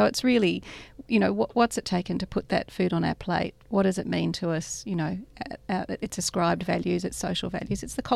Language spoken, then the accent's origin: English; Melbourne, Victoria, Australia; now in Sydney, Australia; My mum we grew up in Melbourne, and we go to places like Emu Bottom and Ripon Lee and Como House and Ballarat and all those sort of places.